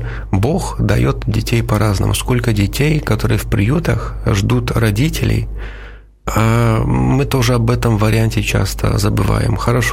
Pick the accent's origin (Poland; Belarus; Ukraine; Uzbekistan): Poland; now in Russia; Ну, почему мы, я из Польши, почему я приехал вначале в Россию?